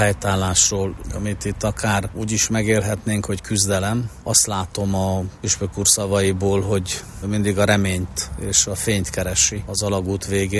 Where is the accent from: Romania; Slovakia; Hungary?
Romania; Székely Land; nekem is, mint székelyföldi magyar embernek, székelynek